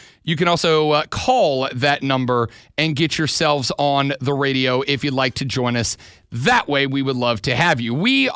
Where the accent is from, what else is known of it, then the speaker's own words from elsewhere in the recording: New Orleans, Louisiana, United States; I'm from Southeast Louisiana. I was born in New Orleans.